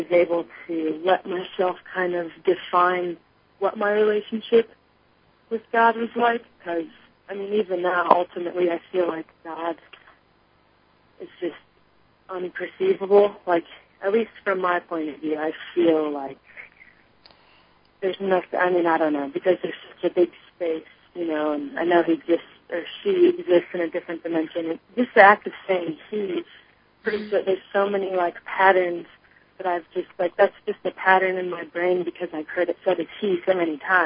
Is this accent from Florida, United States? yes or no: yes; Florida, United States; we're actually from Florida and wanted to go on this cross-country road trip with no exact itinerary